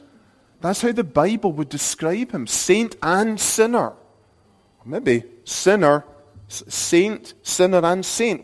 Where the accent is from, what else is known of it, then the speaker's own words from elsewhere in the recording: Scotland, United Kingdom; At least as a Scot, okay? I may be skinny as American, but I'm not as a Scot.